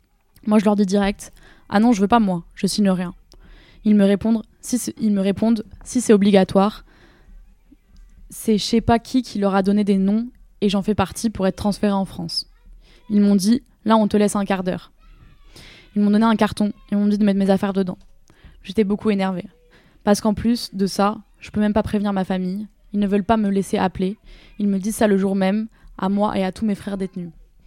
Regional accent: New Caledonia; Malgré ce qu'il se passe chez nous en Kanaky, c'est comme ça, c'est le combat.

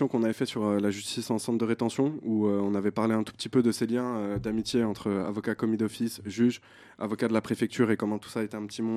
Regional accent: Paris, Île-de-France, France; Je ne vais pas me dire sur Châteauroux parce que je suis parisien

